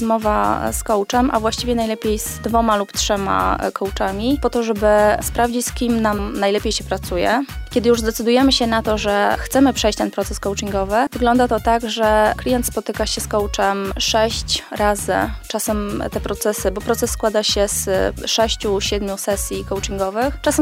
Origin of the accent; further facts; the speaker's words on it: Kielce, Świętokrzyskie Voivodeship, Poland; bo my jesteśmy z Kielc.